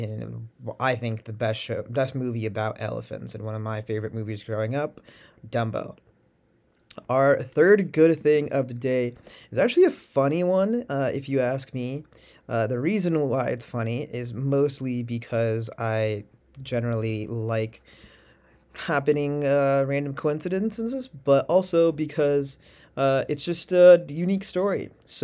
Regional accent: India; I personally always root for the Indian national team, being an Indian male, and also just being a cricket fan in general.

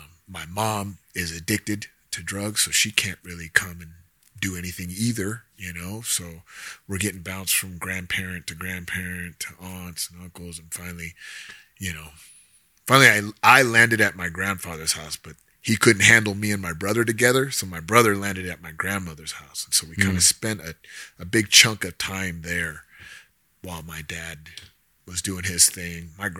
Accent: California, United States; now in Denver, United States; No, I was born and raised in California.

